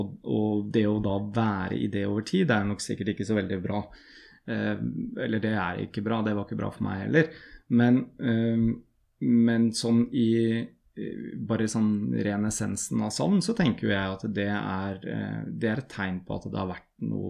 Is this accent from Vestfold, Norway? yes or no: yes; Tønsberg, Vestfold, Norway; og som jeg har savnet lenge, også hjemme i Norge.